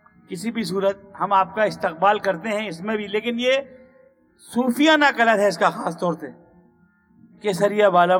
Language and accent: Hindi; Rajasthan, India; हमारा राजस्थान है, हम भी राजस्थानी हैं